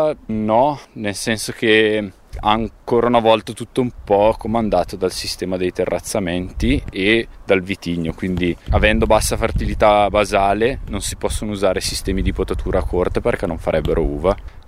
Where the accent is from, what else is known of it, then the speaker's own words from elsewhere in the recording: Bergamo, Lombardy, Italy; Sono bergamasco, dopo gli studi e aver fatto un po' di esperienza in giro, ho avuto la possibilità casualmente di venire a lavorare qui in Valtellina come operaio di campagna